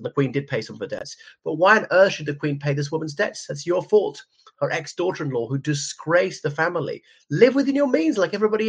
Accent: Ireland; from Ireland.

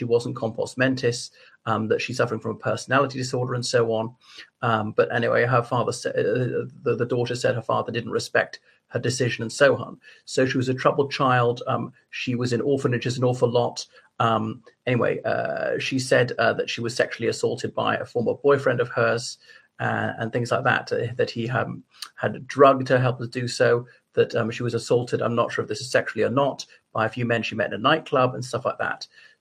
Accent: Ireland; from Ireland.

